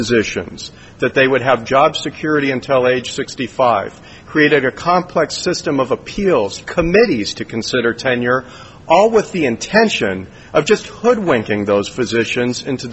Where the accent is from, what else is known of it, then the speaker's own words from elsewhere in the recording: Phoenix, Arizona, United States; I'm an attorney from Phoenix, Arizona